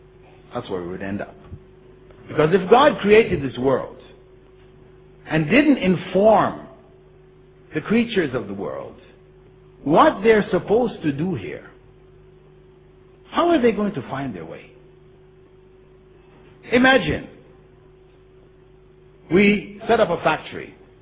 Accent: Jamaica; born there; I was born in Jamaica. My father was Presbyterian, my mother was Anglican. I didn't choose to be born in Jamaica to parents of those faiths.

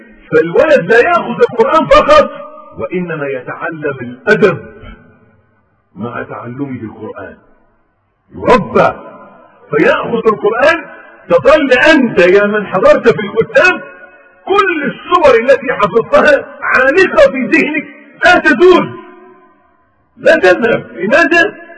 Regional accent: Egypt; كانت في كلمة إلقائية بتاعتنا كمصريين

